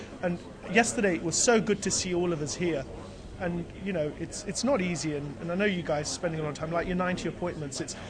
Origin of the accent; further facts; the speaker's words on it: Leicester, East Midlands, United Kingdom; Leicester.